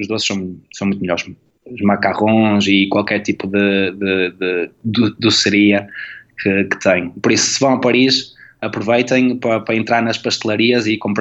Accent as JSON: {"language": "Portuguese", "town": "Penafiel", "region": "Norte", "country": "Portugal", "said": "Eu sou de Penafiel"}